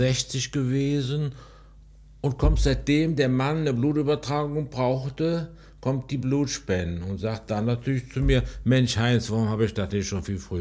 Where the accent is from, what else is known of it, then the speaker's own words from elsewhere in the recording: Wilflinghofen, Germany; born there; da bin ich ja hier in Wilflinghofen geboren, wohne hier, habe hier lange gewohnt, mache meine ganze Freizeit hier in Wilflinghofen